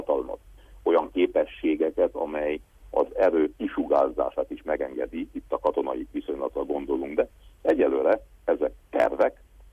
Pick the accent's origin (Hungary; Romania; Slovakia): Romania; Székely Land; közvetlenül befolyásolja ez a mi életünket Erdélyben is, otthon, a Székelyföldön